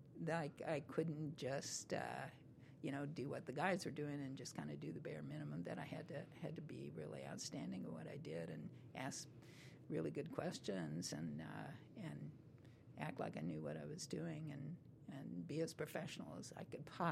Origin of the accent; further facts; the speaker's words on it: Kansas, United States; Well, I came from Kansas